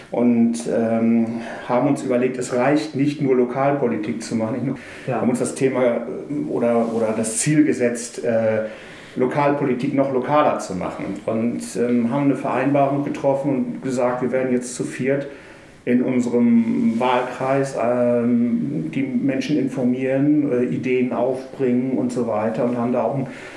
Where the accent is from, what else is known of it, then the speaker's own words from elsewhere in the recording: Lower Saxony, Germany; now in Kürten, Germany; wir sind auch aus dem Norden zugewanderte, also ostfriesischer Migrationshintergrund in Kürten.